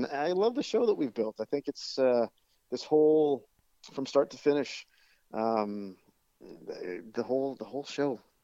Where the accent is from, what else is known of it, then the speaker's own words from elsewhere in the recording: Vancouver, British Columbia, Canada; My hometown in Vancouver after that.